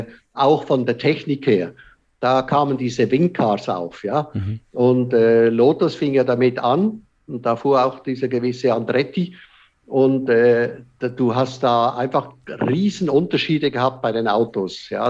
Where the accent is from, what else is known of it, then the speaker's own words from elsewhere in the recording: Switzerland; Das heißt, wir zwei Schweizer haben uns Englisch unterhalten